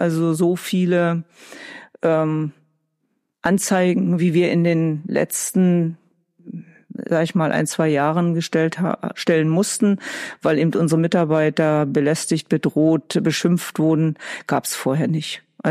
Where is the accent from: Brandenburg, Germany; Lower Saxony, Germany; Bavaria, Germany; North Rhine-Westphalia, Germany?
Brandenburg, Germany; Na, zunächst einmal sind wir Brandenburger.